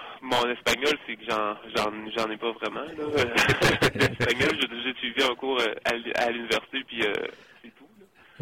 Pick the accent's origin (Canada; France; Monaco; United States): Canada; Quebec; puis je leur dis que je suis québécois, je fais une série ici au Québec, tout ça.